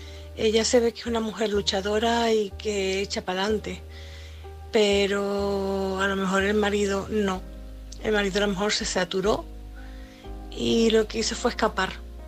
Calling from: Canary Islands, Spain; de Tenerife.

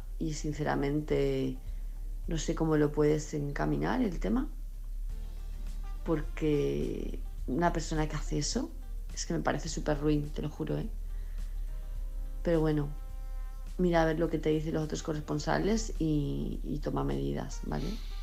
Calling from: Palma de Mallorca, Balearic Islands, Spain; de Palma de Mallorca

